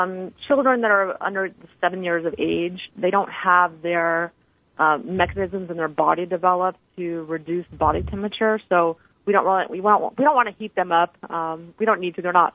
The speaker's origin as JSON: {"language": "English", "region": "Texas", "country": "United States", "said": "I'm from Texas, so I experienced that same tropical heat."}